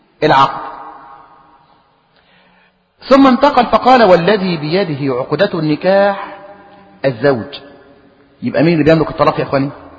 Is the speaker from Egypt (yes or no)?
yes; Egypt; لأن الصداق الآن يا إخواني خاصة عندنا في مصر له أجزاء متعددة